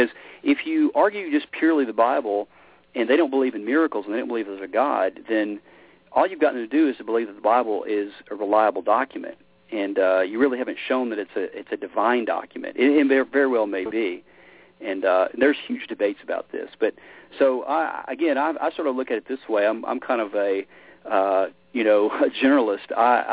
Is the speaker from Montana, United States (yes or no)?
no; Memphis, Tennessee, United States; Well, as it turns out, I grew up in Memphis, Tennessee. It's kind of where, my roots. And so in Memphis, there's kind of this really strong music background.